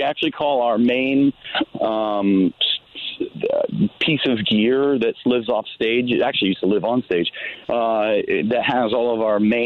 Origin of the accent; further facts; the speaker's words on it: Youngstown, Ohio, United States; I actually went to school in Athens at Ohio University, and I grew up in Youngstown, Ohio.